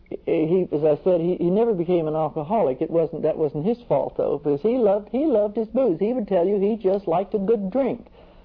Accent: Texas, United States; that I was a Texan. I was so proud of that, you see. So that, as far as I know, they always knew I was from Texas.

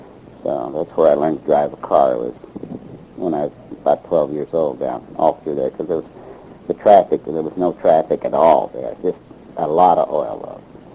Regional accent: Holden, Missouri, United States; born there; moved away; also born or lived in California; I was born in Holden, Missouri. That's about 10 miles north of, south of West Plains, Missouri.

